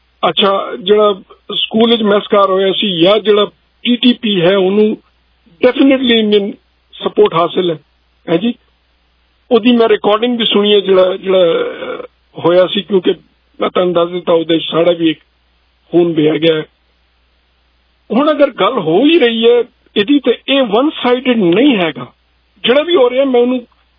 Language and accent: Punjabi; Pakistan; first language Pashto; Punjabi is a second language; ਜੇ ਮੇਰੀ ਪੰਜਾਬੀ ਥੋੜੀ ਮਾੜੀ ਜੀ ਹੋਵੇ ਤੇ ਗੁਜ਼ਾਰਾ ਕਰ ਲੈਣਾ, ਕਿਉਂਕਿ ਮੈਂ basically I am Pashtun Pathan and I am speaking Pashtun